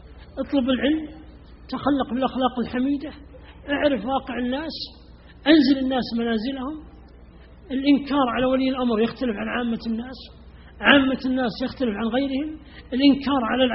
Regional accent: Riyadh, Riyadh Province, Saudi Arabia; عندنا في الرياض

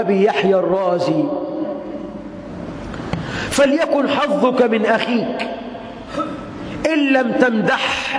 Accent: Egypt; اجعل بلدنا مصر خير البلاد، واجعل أهلها خير العباد

